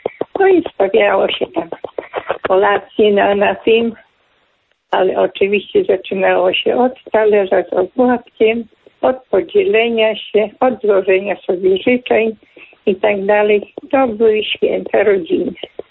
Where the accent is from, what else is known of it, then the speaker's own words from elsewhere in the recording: Lublin Voivodeship, Poland; bo ja pochodzę z Lubelskiego.